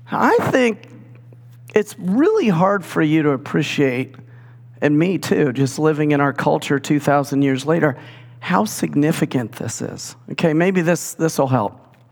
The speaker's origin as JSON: {"language": "English", "region": "Ohio", "country": "United States", "said": "You know, we're from Ohio, right? We get it."}